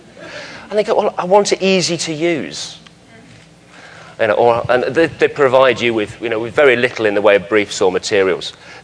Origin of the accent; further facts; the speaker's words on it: Morecambe, North West England, United Kingdom; When I was growing up in Morecambe, which is a little seaside town on the northwest coast, there was this jetty